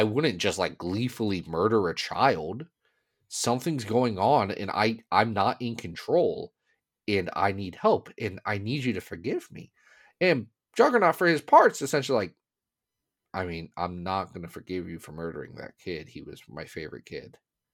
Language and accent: English; United States; are the Scarlet Knights just like some Marvel UK thing that I don't know about because I'm an American?